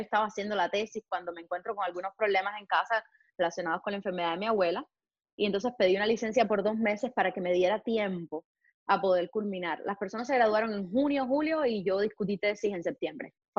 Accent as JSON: {"language": "Spanish", "town": "Güira de Melena", "region": "Artemisa", "country": "Cuba", "tie": "born or raised there", "said": "no quiero estudiar en el campo donde yo vivía, porque yo soy nacida en un campito en Artemisa, en el sur de Artemisa, el pueblito se llama Huila de Melena."}